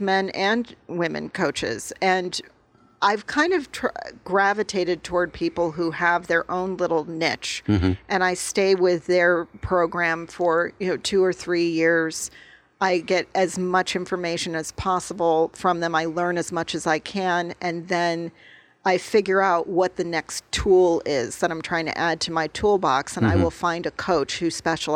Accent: Tucson, Arizona, United States; Well, and I think growing up in Tucson, I mean, I've lived here since I was six.

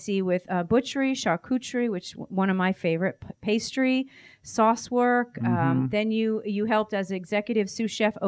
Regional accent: Rhode Island, United States; Well, I grew up in Rhode Island, so we knew Johnson and Wales, right, Chris?

